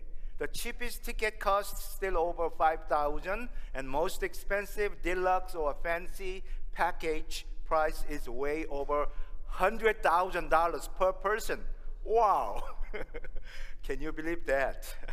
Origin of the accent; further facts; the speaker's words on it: South Korea; also born or lived in Ohio; now in United States; My home has always been Southern California since 1983, when I moved to the United States from South Korea.